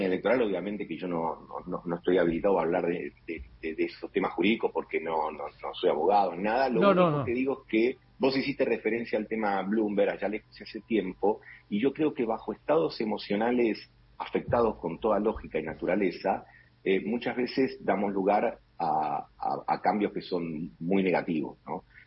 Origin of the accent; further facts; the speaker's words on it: Buenos Aires, Argentina; born there; yo nací en Saavedra … vivía a la vuelta de casa.